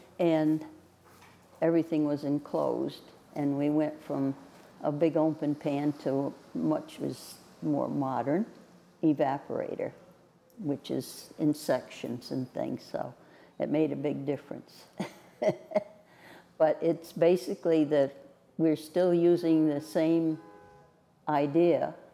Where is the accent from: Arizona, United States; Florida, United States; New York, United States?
New York, United States; Actually, I grew up in Delaware County, but my grandparents were from over this way